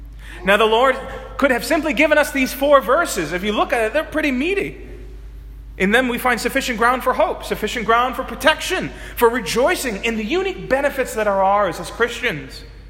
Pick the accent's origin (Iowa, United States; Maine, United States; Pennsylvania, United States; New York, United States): New York, United States; Brooklyn; You live in one. I grew up in Brooklyn.